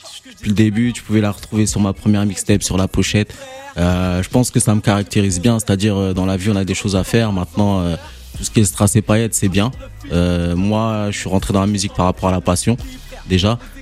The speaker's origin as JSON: {"language": "French", "town": "Orléans", "region": "Centre-Val de Loire", "country": "France", "tie": "born or raised there", "said": "J'ai grandi à Orléans, ouais"}